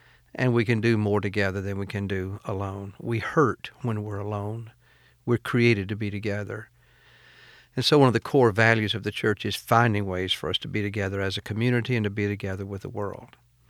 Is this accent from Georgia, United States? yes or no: yes; Acworth, Georgia, United States; I grew up in the Ackworth Church in Cobb County, just north of Atlanta.